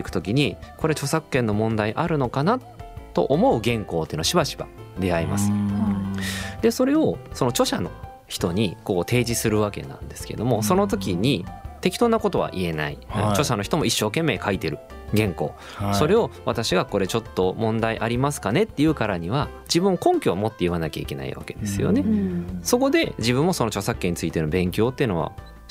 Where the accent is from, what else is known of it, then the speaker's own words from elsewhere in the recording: Yokohama, Kanagawa, Japan; now in Toyama, Japan; 横浜でもあのうちの実家は海じゃない方なんですね。周り森なんですよ。